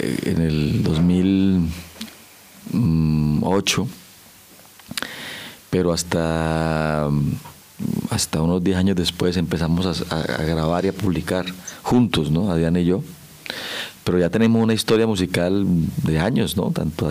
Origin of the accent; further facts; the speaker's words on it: Piedecuesta, Santander, Colombia; me formé en esos mismos lugares donde se abren espacios para los jóvenes hacer teatro, música. Ahí en Piedecuesta había una tradición fuerte en mi pueblo en ese sentido